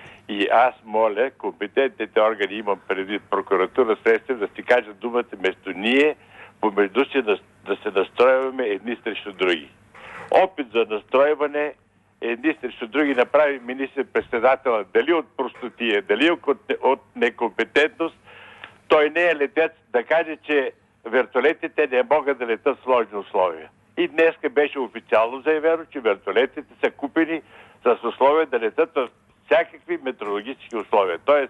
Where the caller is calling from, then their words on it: Sofia, Sofia City, Bulgaria; От София съм, бих летец съм бил